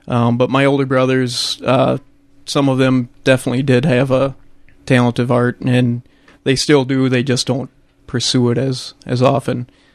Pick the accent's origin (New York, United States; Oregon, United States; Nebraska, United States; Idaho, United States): Nebraska, United States; Hastings; I'm originally from Hastings, grew up there on a little family of nine kids